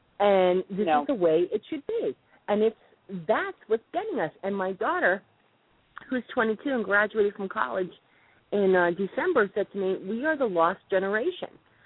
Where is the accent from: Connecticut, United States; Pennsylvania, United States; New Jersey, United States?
Connecticut, United States; Okay, so you grew up down here. I grew up in Connecticut.